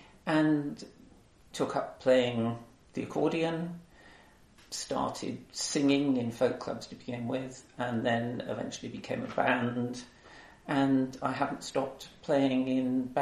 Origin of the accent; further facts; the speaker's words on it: Weymouth, South West England, United Kingdom; moved away as an adult; I had school at Weymouth and left when I was 18, went to London to university